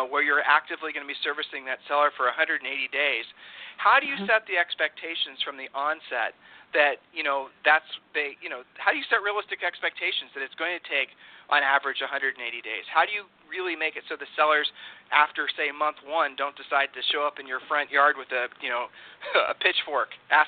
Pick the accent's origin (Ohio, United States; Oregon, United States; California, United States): Ohio, United States; now in Texas, United States; I'm a transplant from Ohio to Texas.